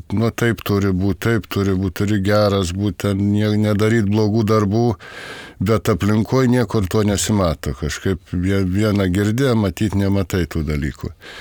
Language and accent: Lithuanian; Ukmergė, Vilnius County, Lithuania; man 54 metai. Esu iš Ukmergės rajono, atstovauju Ukmergės skyrių.